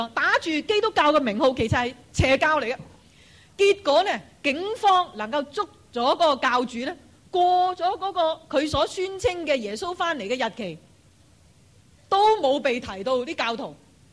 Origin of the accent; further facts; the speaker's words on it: China; 我们中国人不会这么错的